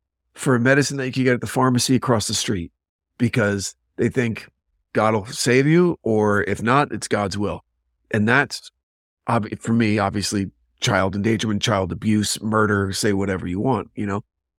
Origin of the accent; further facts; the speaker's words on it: New Jersey, United States; it started with a murder in my hometown when I was 14 in New Jersey.